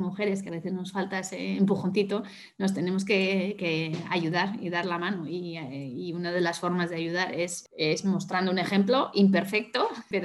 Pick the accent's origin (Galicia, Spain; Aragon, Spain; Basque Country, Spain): Basque Country, Spain; Bilbao; Bueno, pues soy bilbaína, que es un dato importante, 46 años